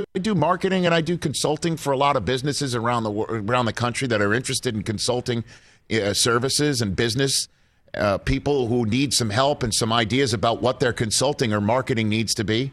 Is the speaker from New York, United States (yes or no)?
yes; New York, United States; I am from the New York area, and as you know, I'm a Jet fan since birth